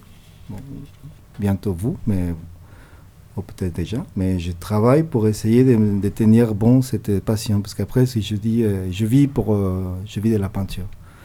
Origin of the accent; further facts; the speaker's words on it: Mexico; French is a second language; now in France; Je viens de Mexique, je suis en France.